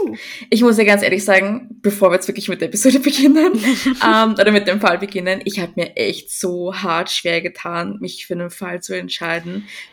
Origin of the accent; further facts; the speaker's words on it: Austria; wie du es halt auch bei uns in Österreich hast.